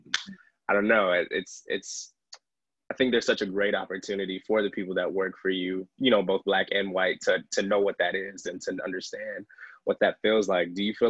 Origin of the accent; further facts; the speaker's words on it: Phoenix, Arizona, United States; moved away as an adult; Grew up, born and raised in Phoenix, Arizona. I served my first 18 there. I call it serving because it was some time. You know, I did my time in the desert.